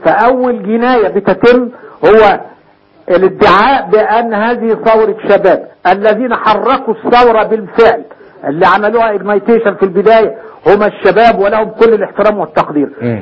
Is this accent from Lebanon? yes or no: no; Egypt; احنا مصريين